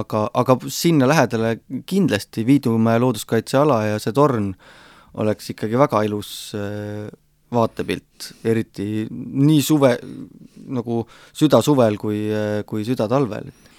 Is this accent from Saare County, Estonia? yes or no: yes; Saare County, Estonia; Mu vanemad on seal, minu sünnikodu on seal, mitusada aastat vana talu, mis on seal kandis juba olnud, et kindlasti Saaremaa jääb oluliseks sidemeks minul